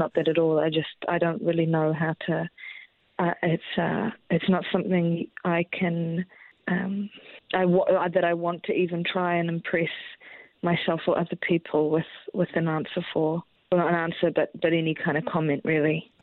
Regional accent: Christchurch, Canterbury, New Zealand; Well, I'm from Christchurch.

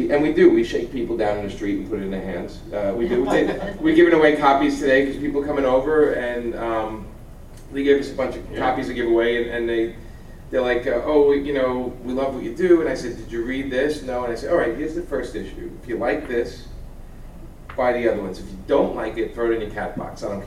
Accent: New York, United States; and I'm a New Yorker, so I have to kind of sit with people.

